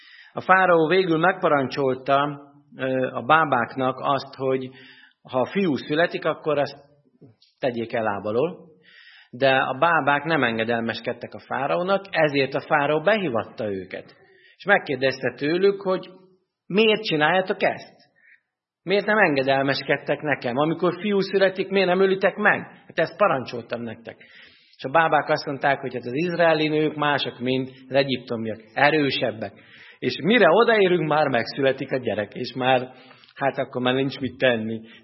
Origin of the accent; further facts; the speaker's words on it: Dávod, Bács-Kiskun, Hungary; Dávodról származom, ami Baja alatt 25 kilométerre van, egy termák fürdős kis falu. Ott nőttem fel, és egy nagyon aranyos kis élhető falu volt